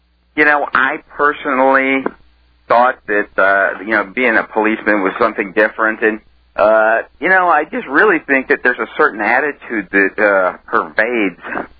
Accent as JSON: {"language": "English", "town": "Fort Myers", "region": "Florida", "country": "United States", "tie": "born or raised there", "said": "I was born and raised in South Florida, down in Fort Myers."}